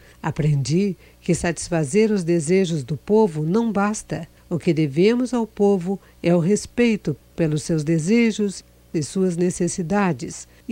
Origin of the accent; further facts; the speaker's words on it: Araguacema, Tocantins, Brazil; não apenas a saudade da minha terra natal, Araguacema